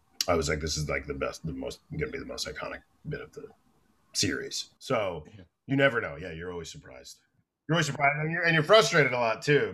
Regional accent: Florida, United States; I'm from Florida

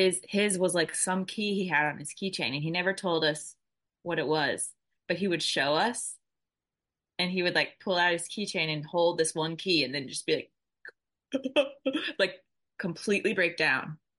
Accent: Atlanta, Georgia, United States; Atlanta. Yeah.

